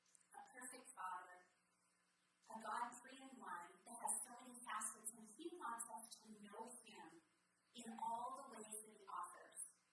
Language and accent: English; United States; And I don't know about you, growing up in America, you know, kings, kingdoms, the most I've seen it is on Hallmark shows.